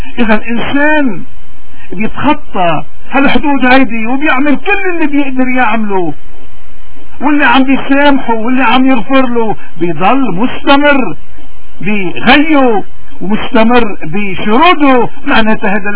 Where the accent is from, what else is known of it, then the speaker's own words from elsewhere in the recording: Lebanon; هذا المطلوب منا اليوم كلبنانيين لما يخص قياداتنا ورجال ديننا وأحزابنا